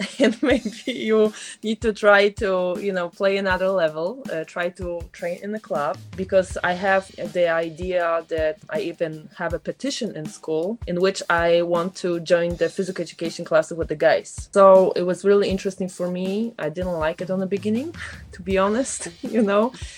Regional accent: Poland; English is a second language; now in United States; when I came to from Poland to USA, I was really, really skinny.

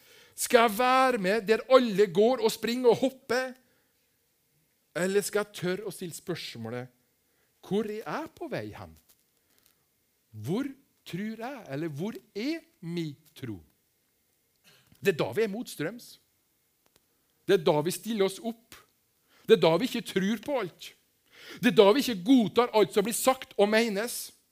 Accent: Kristiansund, Møre og Romsdal, Norway; Jeg kommer fra Kristiansund.

